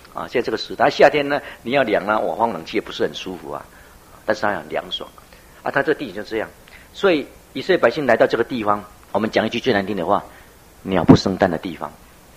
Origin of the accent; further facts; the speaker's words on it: Taitung County, Taiwan; 除非我们台东那边水往上流啦